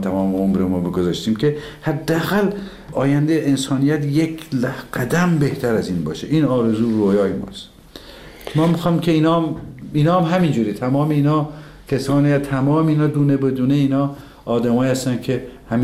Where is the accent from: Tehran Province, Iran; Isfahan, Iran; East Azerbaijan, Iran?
East Azerbaijan, Iran; Tabriz; دیدیم ما که بچه تبریز هستیم